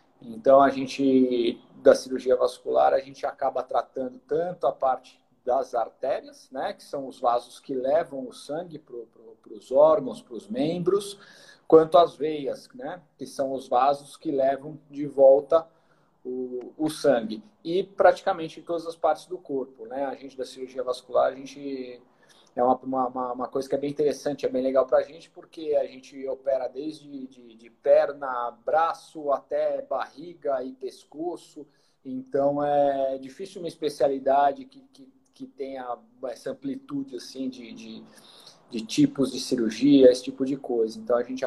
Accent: São Paulo, Brazil; Bom, eu sou aqui de São Paulo. Vivi minha vida inteira, estudei aqui. Acabei nunca saindo de São Paulo, né? Eu fiz faculdade de medicina de Santo Amaro, aqui em São Paulo, capital.

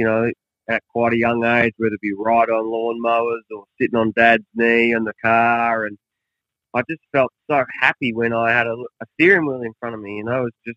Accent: Australia; obviously being Australian, you're pretty proud to see that he's gone on to do what he's done

